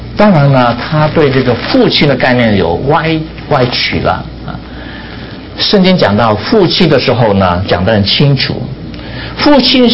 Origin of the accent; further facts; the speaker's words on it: China; 我们中国人呢比较强调严父是吧，啊，慈母